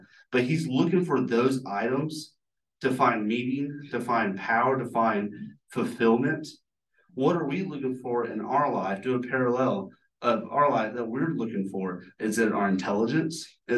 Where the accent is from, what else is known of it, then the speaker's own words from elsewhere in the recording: Georgia, United States; pronounced probably the same because I'm from Georgia.